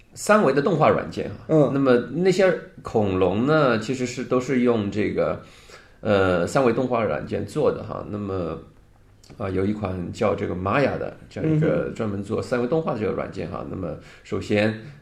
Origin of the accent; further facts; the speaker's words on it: China; 1975年很遥远，对我们中国人来说是一个很遥远的这个时代哈